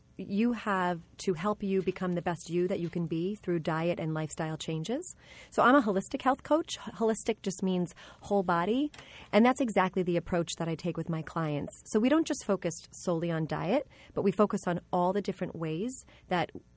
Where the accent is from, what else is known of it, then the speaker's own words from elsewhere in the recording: New York, United States; I'm a New Yorker. I love my pizza.